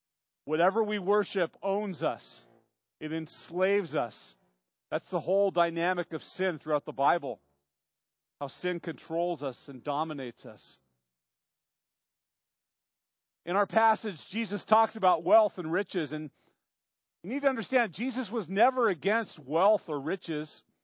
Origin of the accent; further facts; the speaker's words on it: Santa Barbara, California, United States; You know, I grew up in Santa Barbara, you guys know that, and I grew up basically in a family that didn't have money.